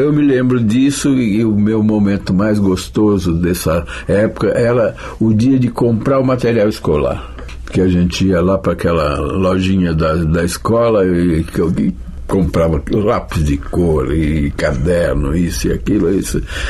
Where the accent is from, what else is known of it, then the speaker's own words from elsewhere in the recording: São Paulo, Brazil; born there; Nasci em São Paulo, nasci nas Perdizes, né? Meu pai e minha mãe tinham uma farmácia na Cardoso de Almeida, que existe até hoje, chama Farmácia Butantan.